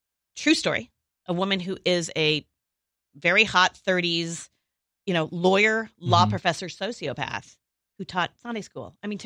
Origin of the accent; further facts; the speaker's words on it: Los Angeles, California, United States; also born or lived in New York; I'm a total weather wimp because I grew up here and look outside.